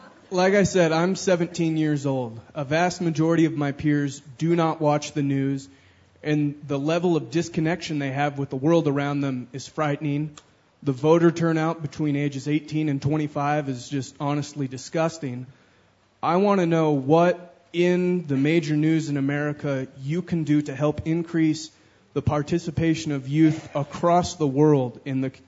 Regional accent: Moab, Utah, United States; I am a Bezos scholar. I am from Moab, Utah, and I am 17 years old.

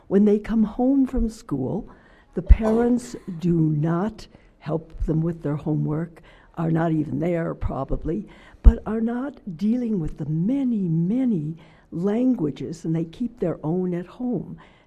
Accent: Los Angeles, California, United States; from Los Angeles.

